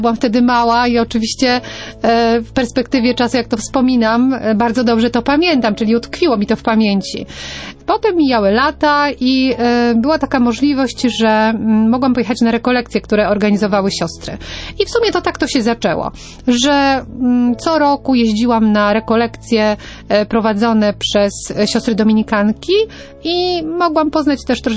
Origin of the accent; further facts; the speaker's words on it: Lesser Poland, Poland; blisko mojego rodzinnego miasta, blisko Nowego Sącza